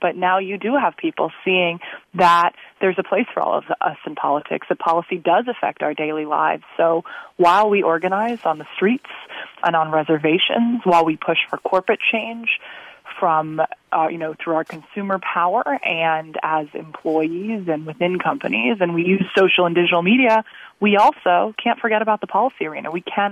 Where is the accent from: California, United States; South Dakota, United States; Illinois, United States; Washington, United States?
California, United States; I'm born and raised in Marin County.